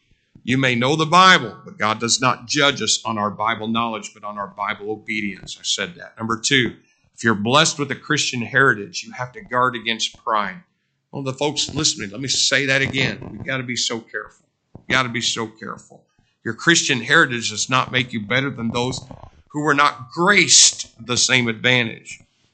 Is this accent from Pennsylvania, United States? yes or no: no; Greencastle, Indiana, United States; born there; I was born in Greencastle, Indiana. I could have been born in Africa.